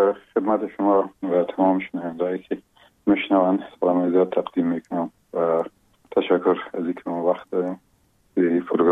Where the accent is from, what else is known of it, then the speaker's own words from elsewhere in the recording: Afghanistan; یکی از قریه های بسیار قشنگ ولایت لوگر مرز مربوطات ولسوالی محمد آقا، یک قریه به اسم گمران و شیرازه یاد میشه در اونجا به دنیا آمدیم و اون سالای اول زندگی رو اونجا در اون آغوش پدر و مادر بزرگ شدیم